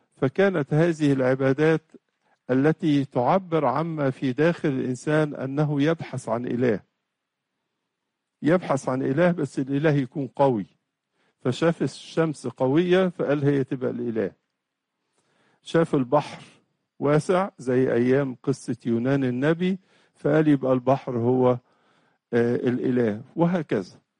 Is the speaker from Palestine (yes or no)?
no; Egypt; هو عيد أعطى لمصر امتياز خاص